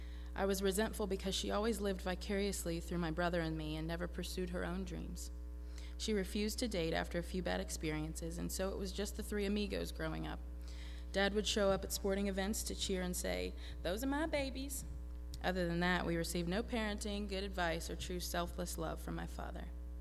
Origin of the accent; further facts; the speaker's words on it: Nutter Fort, West Virginia, United States; My younger brother and I grew up in Nutter Fort, West Virginia. We were raised in the church